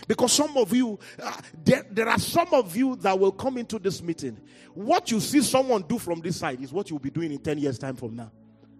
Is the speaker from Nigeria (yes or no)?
yes; Nigeria; I'm just coming from Nigeria, so I will say some things.